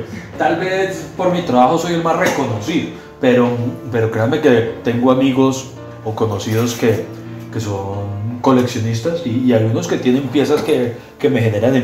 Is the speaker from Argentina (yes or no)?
no; Colombia; yo soy un comediante colombiano